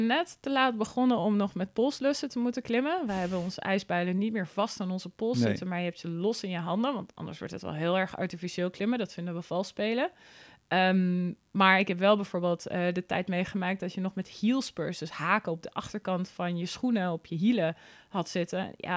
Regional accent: Netherlands; Wij zijn als Nederlander opgegroeid dat we gewoon zelf alles boven moeten houden en op moeten houden en niet dat aan anderen moeten vragen.

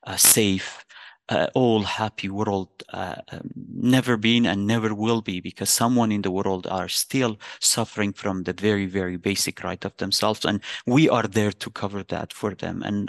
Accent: Iran; English is a second language; moved away; I have not been back in my hometown for the last more than 20 years right now. My dad passed away, and I couldn't be with him at his last moments at that time because of the situation in Iran.

